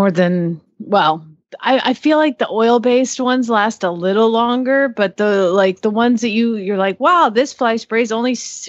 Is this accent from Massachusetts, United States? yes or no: no; Phoenix, Arizona, United States; from Phoenix, Arizona